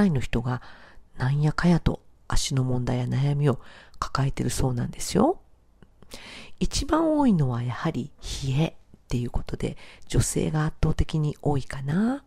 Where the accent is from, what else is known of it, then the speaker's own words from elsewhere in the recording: Sakai, Osaka, Japan; 自分が一番メインで活動している大阪の堺市、自分の地元でまずはやってみたいなって思って